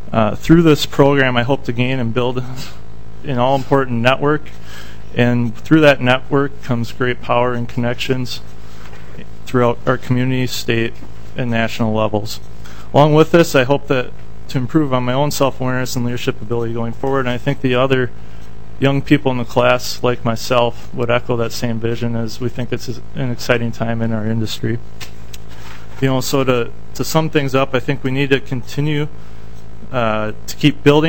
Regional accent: Trimont, Minnesota, United States; from Trimont, and just a little bit about myself.

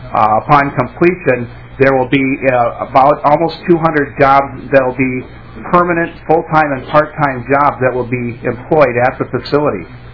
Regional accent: Bemidji, Minnesota, United States; from Bemidji, and members of the committee, thank you.

